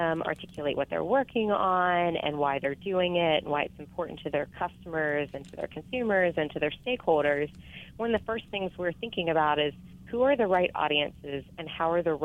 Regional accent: Georgia, United States; You know, I grew up in Georgia. I went to school at Mercer University in Macon, and I applied to and enrolled in the business school

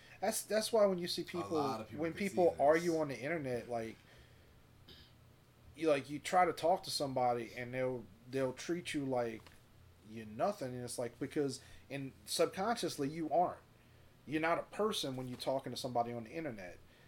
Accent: Westwego, Louisiana, United States; he lived in Harahan. I grew up in Westwego, you know

